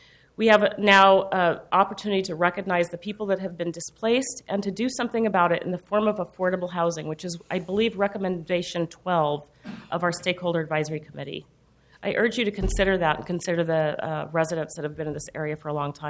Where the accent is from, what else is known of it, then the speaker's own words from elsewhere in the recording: Portland, Oregon, United States; my hometown of Portland, and for our most vulnerable populations.